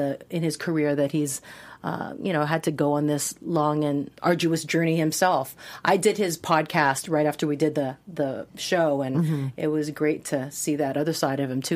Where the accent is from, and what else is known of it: Hawaii, United States